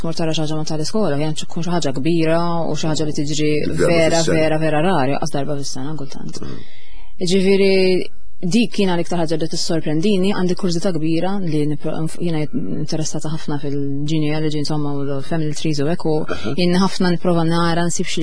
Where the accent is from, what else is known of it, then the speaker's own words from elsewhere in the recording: Żebbuġ, Southern Region, Malta; Jiena biex jiena b'Zabuġa allura aħna aktar u iktar speċjalment fis-sajf ngħixu barra